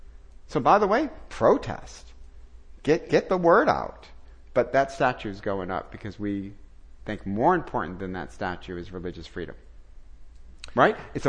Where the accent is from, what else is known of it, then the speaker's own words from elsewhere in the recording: Detroit, Michigan, United States; So I'm from Detroit